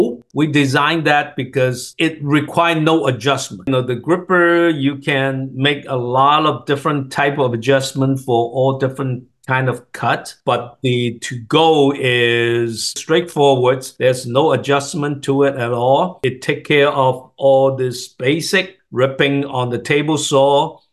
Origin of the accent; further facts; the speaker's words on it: Hong Kong; English is a second language; moved away as an adult; now in United States; I came from Hong Kong. After my college, I started doing import and export business, and I was still in Hong Kong, and I moved to U.S., in 1976